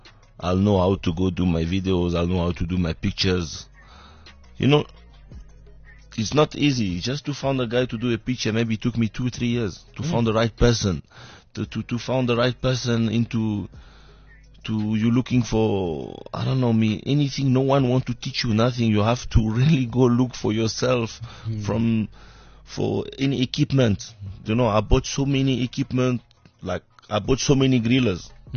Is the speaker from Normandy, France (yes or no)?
no; Paris, Île-de-France, France; English is a second language; moved away; when I came from Paris, like, we operate straight away, and behind the counter I start asking customers, how do I spell this, how to ask the name of this vegetable.